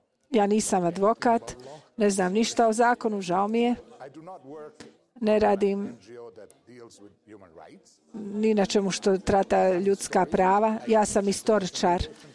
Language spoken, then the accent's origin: Serbian; Italy; Serbian is a second language; Ja sam Italijan. Morate prihvatiti da Italijani nisu baš politički korektni. Ja mislim, nažalost, da ja sam pravi Italijan. Nisam ostavio moj identitet italijanski.